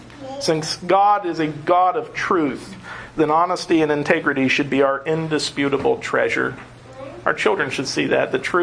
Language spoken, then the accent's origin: English; Kentucky, United States; I come from Kentucky. Don't take offense. I love Kentuckians, and I am a bit of a Kentuckian.